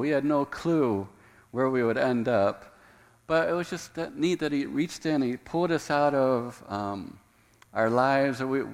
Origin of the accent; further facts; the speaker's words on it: Indiana, United States; also born or lived in Maryland / Thailand; I was born in Maryland. I grew up in Indiana. Sandy grew up in Jersey. And then we just spent like the last 19 years in Thailand.